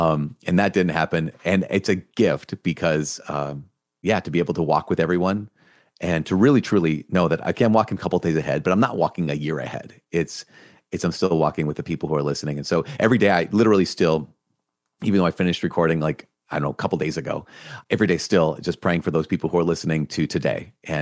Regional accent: Minnesota, United States; Because I'm from Minnesota. That's neat.

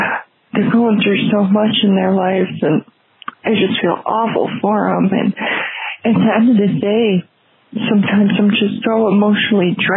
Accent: Buffalo, New York, United States; I'm from Buffalo, New York.

